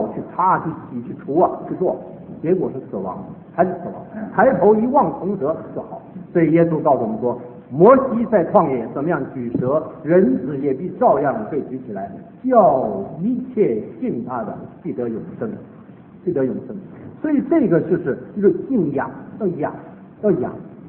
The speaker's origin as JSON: {"language": "Chinese", "country": "China", "said": "我常常讲，我们中国人得天独厚，中国的基督徒是得天独厚"}